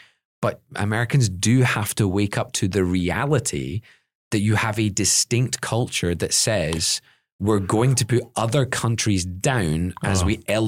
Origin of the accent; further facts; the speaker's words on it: United Kingdom; And I'm British.